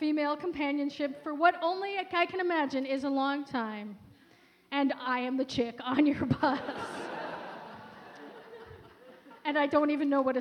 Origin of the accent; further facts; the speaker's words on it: Chicago, Illinois, United States; born there; I was born in Chicago, and so I went to Cook County to get it, replaced.